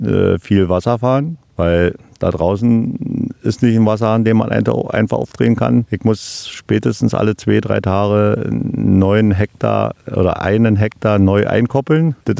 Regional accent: Falkensee, Brandenburg, Germany; wo ich herkomme aus Falkensee, da wo die Schafe stehen

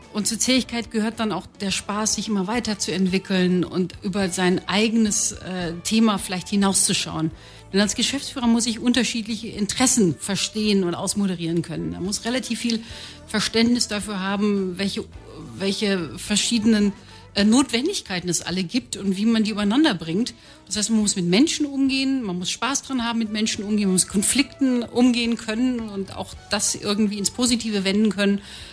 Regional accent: North Rhine-Westphalia, Germany; Ich bin im Ruhrgebiet groß geworden

